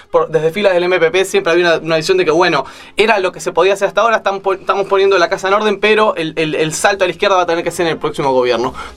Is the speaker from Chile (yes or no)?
no; Uruguay; Uno como uruguayo, a veces, que tiene la suerte de salir un poquito de la chacra